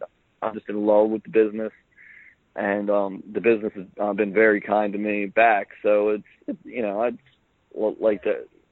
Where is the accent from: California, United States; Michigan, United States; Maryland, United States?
Maryland, United States; Baltimore; I'm a guy from Baltimore, and we have the whole Raven Steelers rivalry.